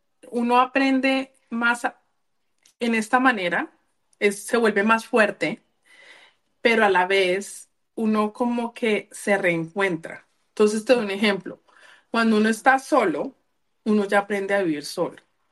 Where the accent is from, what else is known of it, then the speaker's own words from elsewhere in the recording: Colombia; mi país siempre ha sido donde yo nací, que es Colombia, y soy colombiana y voy a ser colombiana toda mi vida. Yo estoy en otros países prestados.